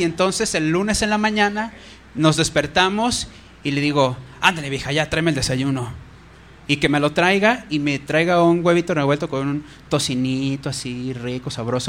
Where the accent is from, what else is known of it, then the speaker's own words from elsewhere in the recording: Cuautitlán Izcalli, State of Mexico, Mexico; sé que no nada más pasa allá en mi pueblo, en Cuautitlán Izcalli